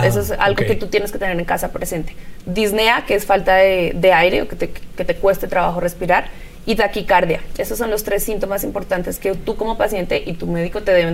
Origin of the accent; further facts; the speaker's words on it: Colombia; Aquí, yo soy de Colombia, es igual.